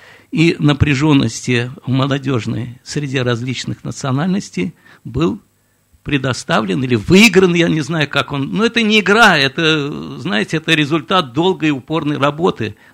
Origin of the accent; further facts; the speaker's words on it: Tashkent, Uzbekistan; moved away; я сам из Узбекистана, из Ташкента, 16 лет назад приехал сюда.